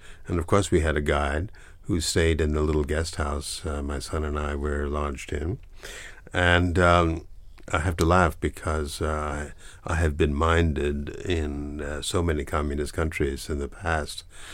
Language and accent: English; United States; You know, I as an American, I've got a visual response to the tune.